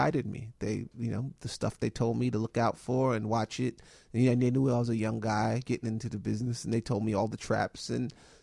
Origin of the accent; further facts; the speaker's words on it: New York, United States; I grew up on Charlie Brown and Fat Albert, and those shows taught me a lot of valuable life lessons as a young boy growing up in New York.